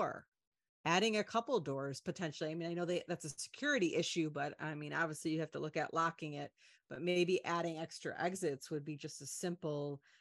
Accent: Chicago, Illinois, United States; And you're reminding me of, you know, because we're from Chicago, so that E2, I remember seeing that on the news

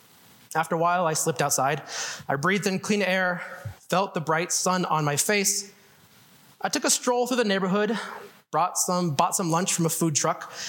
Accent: Greeley, Colorado, United States; I am a writer from Greeley, just a little bit south of here.

